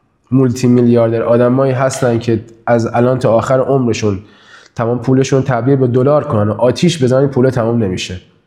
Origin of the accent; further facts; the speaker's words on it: Kerman, Iran; moved away as an adult; now in Qom, Iran; ما کرمانی هستیم دیگه، من کرمان به دنیا آمدم تا 21-22 سالگی هم کرمان زندگی کردم، بعد دیگه اومدیم قم.